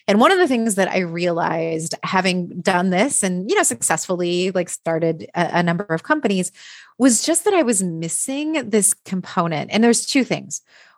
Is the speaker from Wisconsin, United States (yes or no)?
yes; Wisconsin, United States; So I grew up in Wisconsin in a, you know, relatively smaller community.